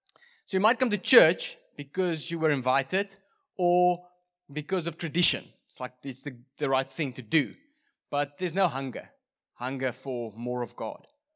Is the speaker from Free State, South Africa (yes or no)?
yes; Free State, South Africa; I come from the Free State, so there's like proper thunderstorms over there.